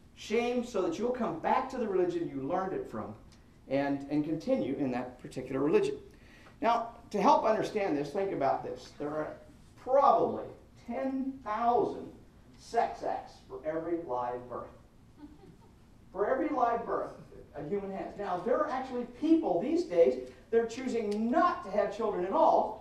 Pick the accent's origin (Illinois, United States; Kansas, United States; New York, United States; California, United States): Kansas, United States; Wichita; I grew up in Wichita.